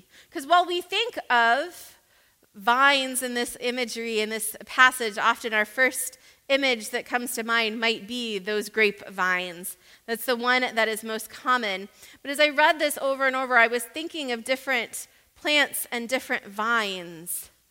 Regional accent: South Carolina, United States; also born or lived in Florida; Growing up in South Carolina and Florida, I know this well.

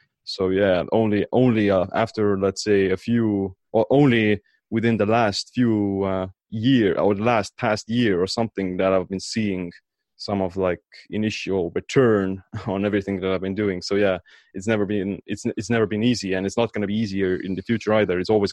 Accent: Estonia; Well, like I said, I'm from Estonia

